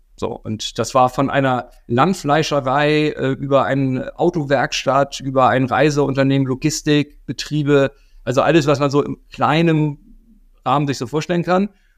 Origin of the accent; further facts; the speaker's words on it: Hamburg, Germany; born there; Also ich bin gebürtiger Hamburger